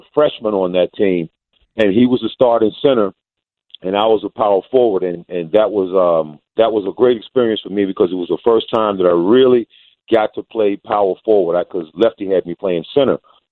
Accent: Virginia, United States; South Carolina, from I was from Virginia. One guy was from Ohio. So, you know, a lot of us were from down South.

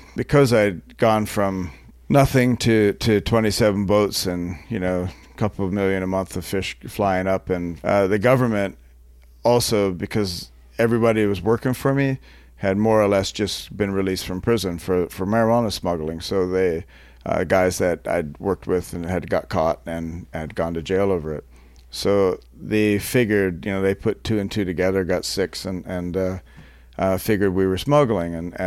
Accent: Canada; I'm not American, by the way. I'm Canadian.

